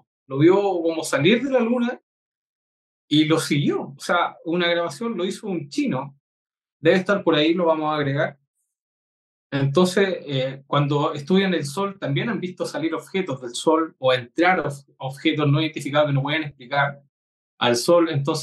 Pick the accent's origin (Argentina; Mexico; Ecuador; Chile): Chile; aquí en Chile, en el sur de Chile, en mi país